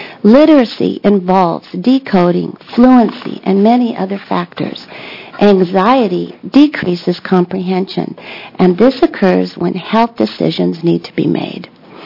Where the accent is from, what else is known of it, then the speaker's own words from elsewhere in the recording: Portland, Oregon, United States; I'm from Portland, Oregon, and I'm here to oppose HB 2635.